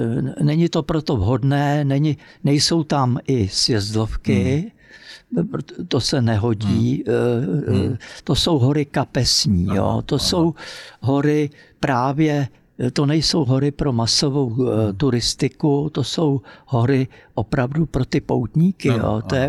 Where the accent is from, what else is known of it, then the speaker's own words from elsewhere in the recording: Prague, Czechia; protože jsem Pražák, to nesmím jako zapírat